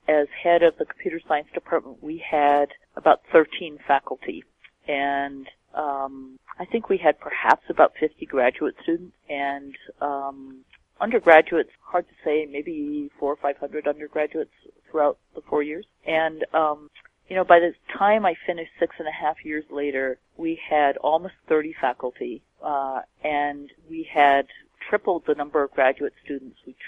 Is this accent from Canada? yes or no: yes; Canada; And I, being Canadian, having grown up in Canada, I had a strong desire that our children would actually be educated in Canada.